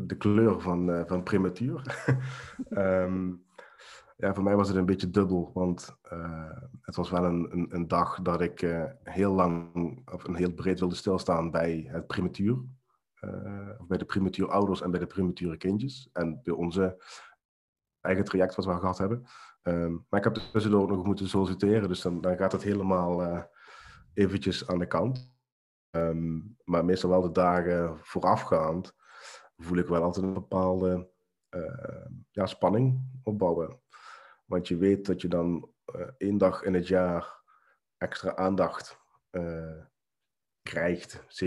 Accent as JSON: {"language": "Dutch", "region": "Limburg", "country": "Netherlands", "said": "34 jaar en woonachtig in Limburg. Het zal ook wat horen zijn aan mijn tongval."}